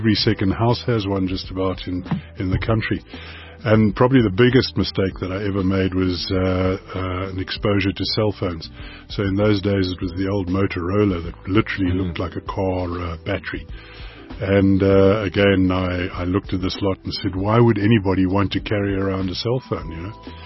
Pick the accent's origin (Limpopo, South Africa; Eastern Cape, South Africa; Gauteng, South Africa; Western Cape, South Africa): Western Cape, South Africa; Cape Town; we grew up in Cape Town.